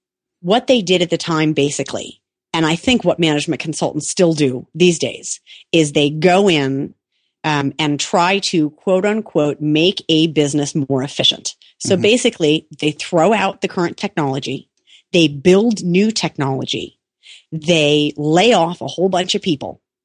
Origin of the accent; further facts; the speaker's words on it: Milwaukee, Wisconsin, United States; moved away as an adult; So even though we grew up in Milwaukee and I went to school in Madison, when I moved to San Francisco